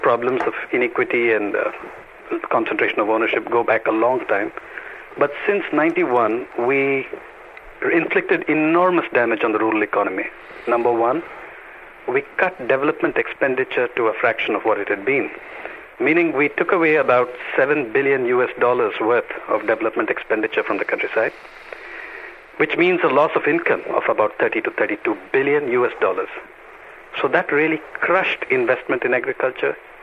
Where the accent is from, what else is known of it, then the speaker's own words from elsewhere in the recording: Andhra Pradesh, India; if you take my home state of Andhra Pradesh